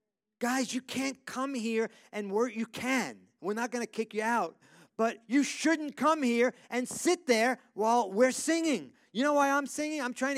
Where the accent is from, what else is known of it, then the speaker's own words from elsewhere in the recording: New York City, New York, United States; By the way, the reason I'm afraid, I grew up in New York City, and it's a different animal than it is here.